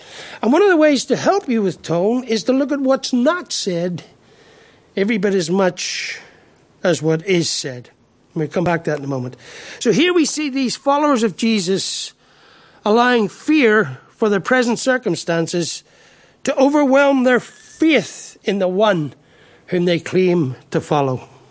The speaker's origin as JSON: {"language": "English", "country": "Ireland", "said": "I'm an Irishman and I really struggle with that."}